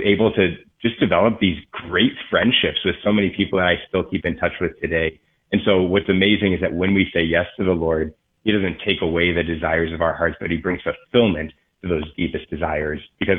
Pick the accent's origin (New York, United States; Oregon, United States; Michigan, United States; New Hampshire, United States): Michigan, United States; Ann Arbor; I grew up in the Ann Arbor area and grew up in a great Catholic family.